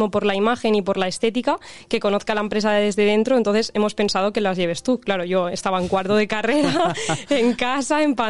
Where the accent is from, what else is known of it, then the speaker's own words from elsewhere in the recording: Valencian Community, Spain; first language Valencian; Spanish is a second language; del valenciano, que al final es mi lengua materna